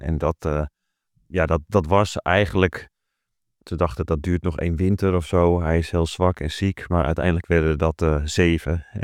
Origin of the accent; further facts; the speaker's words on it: Langedijk, North Holland, Netherlands; born there; also born or lived in Amsterdam; now in Heerhugowaard, Netherlands; Ben, zoals je al zei, geboren in Langedijk. Daarna heb ik lang op andere plekken gewoond, onder meer in Amsterdam. Uiteindelijk kwam ik toen weer terug in waar ik nu woon, Heergewaard, eigenlijk vlakbij Langedijk. En weer midden tussen de weilanden en het Noord-Hollandse, het West-Friese polderland.